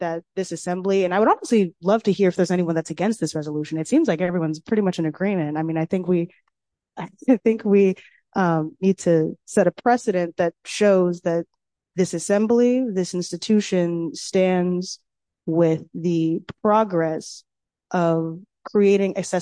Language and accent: English; California, United States; I mean, to this day, and I'm from California, probably one of the bluest states you can get, Santa Monica Beach